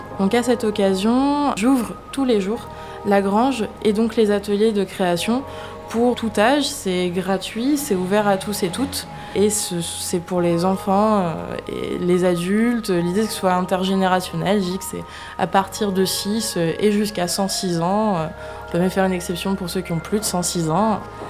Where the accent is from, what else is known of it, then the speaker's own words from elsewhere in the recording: Hauts-de-France, France; moved away; Donc je ne suis pas originaire d'ici à la base. Moi, à la base, je viens des Hauts-de-France. Donc j'ai découvert le littoral atlantique durant mon installation il y a 5 ans.